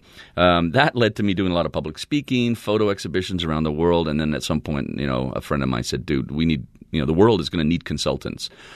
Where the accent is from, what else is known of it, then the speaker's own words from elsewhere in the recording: Alberta, Canada; growing up in Alberta, in Canada, you know, in a big stupid North American city with a donut center, which is deserted at night, and living in it was a pretty cool suburb, but it was a typical American suburb, North American suburb.